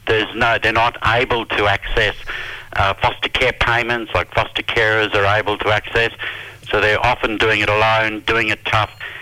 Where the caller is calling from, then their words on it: Brisbane, Queensland, Australia; From Brisbane.